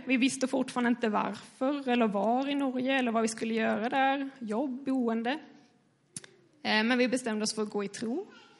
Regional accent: Skåne, Sweden; jag skulle flytta hem till Skåne igen där jag kommer från.

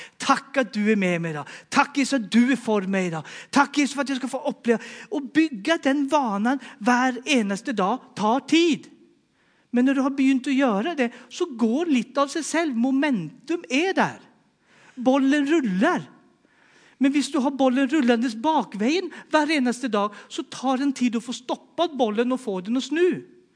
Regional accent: Sweden; now in Norway; Och i Sverige hade vi på den måten 1 minut och 30 sekunder.

